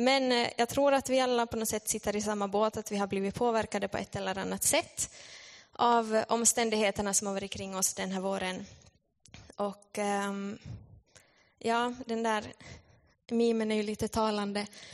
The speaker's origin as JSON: {"language": "Swedish", "town": "Petalax", "region": "Ostrobothnia", "country": "Finland", "lives_now": "Vaasa, Finland", "said": "Jag är från Petalax, men jag bor i Vasa."}